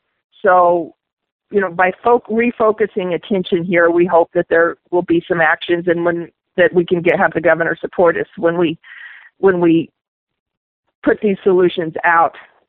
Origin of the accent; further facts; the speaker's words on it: Arizona, United States; I grew up in Cochise County, north of the border, and it's a whole different world from when I grew up.